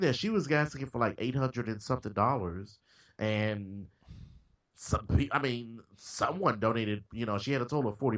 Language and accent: English; Memphis, Tennessee, United States; Like the woman in Tennessee, in my hometown of Memphis, Tennessee, go figure.